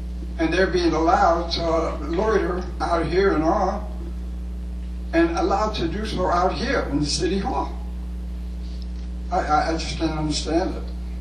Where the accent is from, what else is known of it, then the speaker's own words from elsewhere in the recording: Bethlehem, Pennsylvania, United States; That is born and raised in the South Side, which was Northampton Heights.